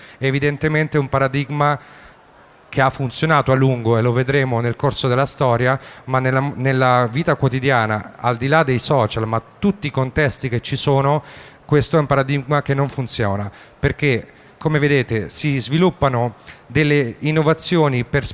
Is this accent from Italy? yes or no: yes; Ancona, Marche, Italy; Io ho voluto importare, sono di Ancona, non ve l'ho detto prima, ho voluto importare nelle Marche questo format